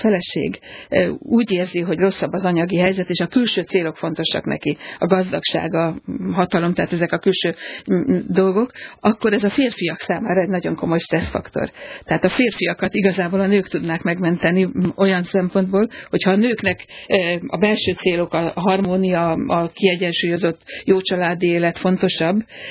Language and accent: Hungarian; Hungary; miért van az, hogy mondjuk a svájciak vagy az írek sokkal boldogabbak, mint mi magyarok vagyunk.